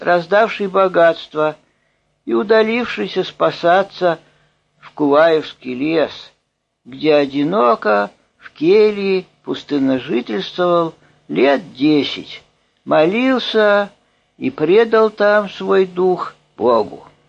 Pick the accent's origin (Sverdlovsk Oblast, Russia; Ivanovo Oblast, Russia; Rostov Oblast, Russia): Ivanovo Oblast, Russia; Ivanovo; Я сам родом из Иваново-Вознесенска.